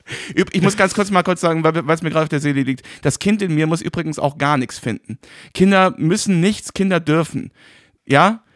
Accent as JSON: {"language": "German", "town": "Remagen", "region": "Rhineland-Palatinate", "country": "Germany", "said": "ich komme ja aus Remagen und das ist dann so ein Neubaugebiet da und so."}